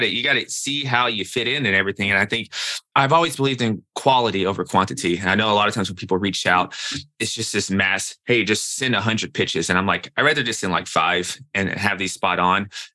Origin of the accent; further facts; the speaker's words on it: Nashville, Tennessee, United States; now in New York City, United States; So I'm from Nashville, Tennessee, and I'm in medical school in New York City.